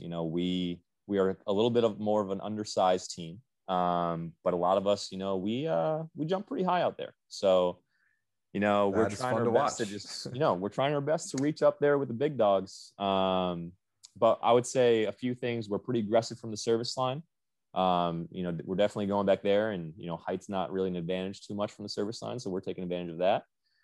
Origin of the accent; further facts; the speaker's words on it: Boston, Massachusetts, United States; A lot of us knew each other for a very long time, growing up in the Boston area.